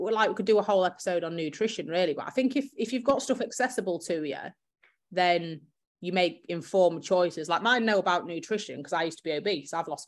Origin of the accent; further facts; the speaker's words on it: East Midlands, United Kingdom; No, I don't like Yorkshire. I'm from Lincolnshire.